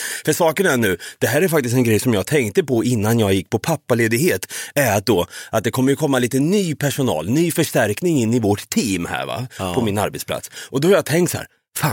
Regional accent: Sweden; Jag är en svensk man som gillar att sitta där jag sitter

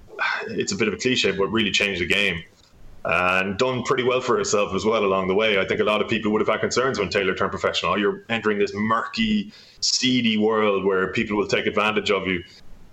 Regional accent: Cork, Munster, Ireland; I live in Cork, I'm from Cork

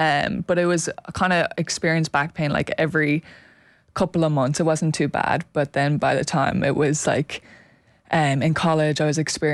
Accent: Ireland; it is hard to believe as an Irish tennis player that you can make it as a professional player

